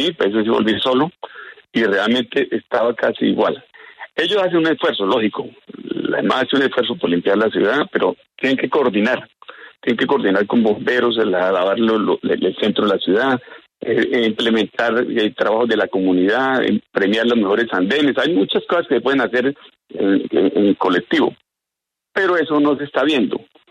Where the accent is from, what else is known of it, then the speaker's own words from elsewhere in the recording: Colombia; lo que yo como ciudadano, como humangués, como colombiano, nos preocupa donde estemos viviendo